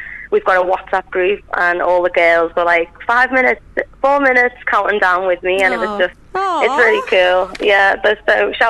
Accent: Liverpool, North West England, United Kingdom; Well, I get banter because I'm from Liverpool.

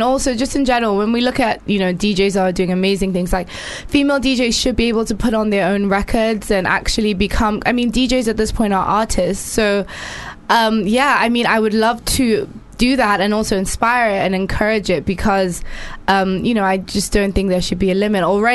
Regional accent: Nigeria; So I'm from Nigeria

